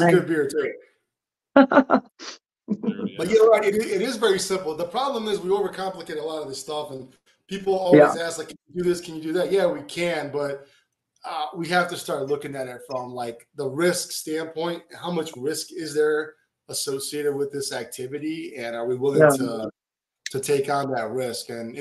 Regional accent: North Macedonia; I grew up in Eastern Europe. It was originally Yugoslavia, the whole country. It doesn't exist anymore.

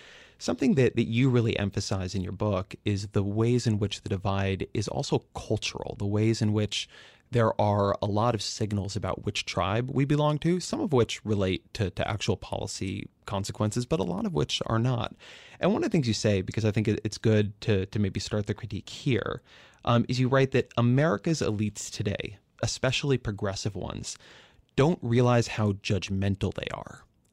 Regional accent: California, United States; born or raised there

